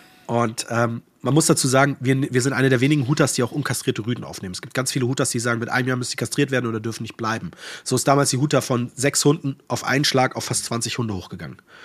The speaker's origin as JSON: {"language": "German", "town": "Cologne", "region": "North Rhine-Westphalia", "country": "Germany", "said": "ich bin ja aus Köln."}